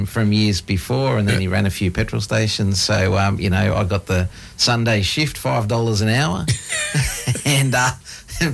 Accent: Blackburn South, Victoria, Australia; Yeah, nearby in Blackburn South.

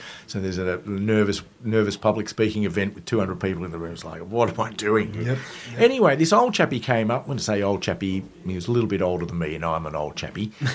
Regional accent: England, United Kingdom; moved away; You know, I'm a whitey, and I came out from England in 1971.

